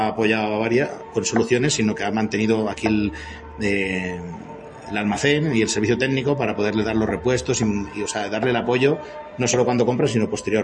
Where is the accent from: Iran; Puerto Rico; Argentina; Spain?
Spain; Barcelona, Catalonia; yo soy de Barcelona